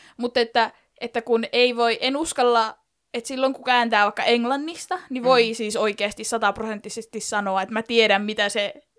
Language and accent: Finnish; Central Finland, Finland; mä oon Keski-Suomesta